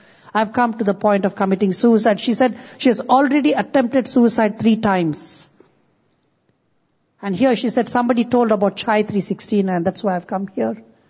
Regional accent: India; I come from India.

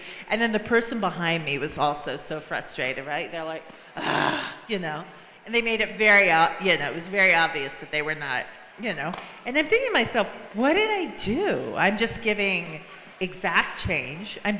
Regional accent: Japan; moved away; I grew up in Japan.

